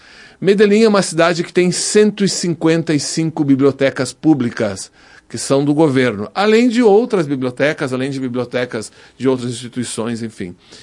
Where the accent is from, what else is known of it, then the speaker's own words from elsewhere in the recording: Brazil; Porque a gente, nós como brasileiros, a gente fica sempre contando com o individualismo ou com um talento nato